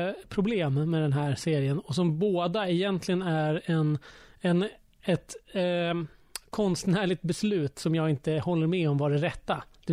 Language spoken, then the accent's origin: Swedish; Stockholm, Stockholm County, Sweden; Tyck att jag är en korkad stockholmare